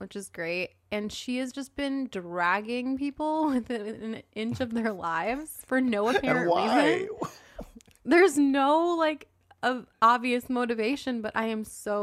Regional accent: New York City, New York, United States; I grew up in New York City. I can tell a fucking gunshot from a firework.

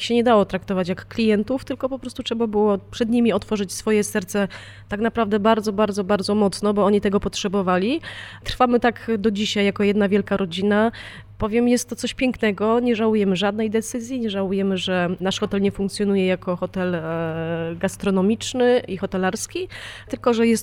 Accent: Maków Podhalański, Lesser Poland, Poland; Ja pochodzę z Makowa Podhalańskiego. Przyszłam tutaj za pracą.

